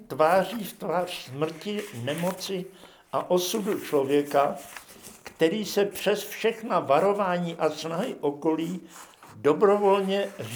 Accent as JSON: {"language": "Czech", "region": "Moravia", "country": "Czechia", "said": "nejen proto, že jsem z Moravy"}